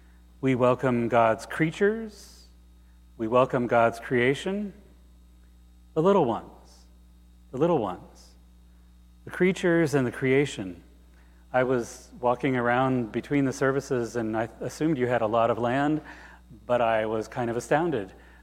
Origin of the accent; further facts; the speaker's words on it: Finneytown, Ohio, United States; Amy left out the part that I grew up in Finneytown in northeastern Hamilton County, and all my family and friends mostly had, not friends, my family had moved away, and I never expected to come back here.